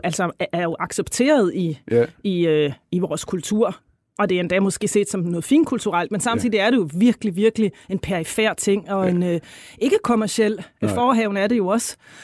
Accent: North Denmark Region, Denmark; jeg kom jo fra landet. Jeg var kommet fra Vendsyssel til Aarhus, og jeg sad i Aarhus på det her tidspunkt, studerede litteraturhistorie.

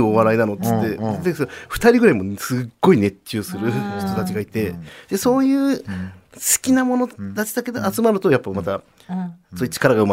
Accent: Gunma, Japan; あの僕らも、うん、あの群馬出身なんですけれども、

